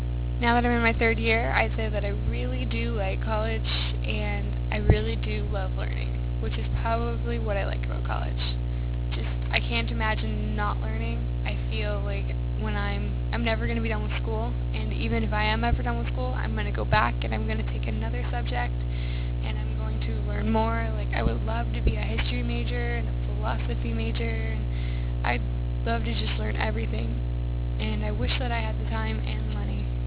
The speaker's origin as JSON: {"language": "English", "town": "Long Beach", "region": "California", "country": "United States", "tie": "born or raised there", "also_born_or_lived": "Lancaster, California", "said": "Anyways, I'm from Long Beach, California, originally, until I was 14, and then I moved to Lancaster, California, which is in the middle of the Mojave Desert, which is the middle of nowhere."}